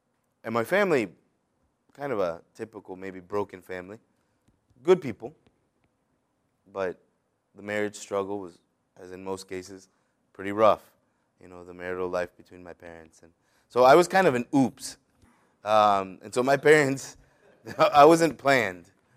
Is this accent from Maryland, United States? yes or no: yes; Gaithersburg, Maryland, United States; also born or lived in Rockville; I'm kind of a local yokel, I suppose. I'm from Gaithersburg originally. My family's from El Salvador, Central America. But I was born and raised in Rockville and in Gaithersburg. And I'm kind of young, you know, so I'm 30, just turned 30.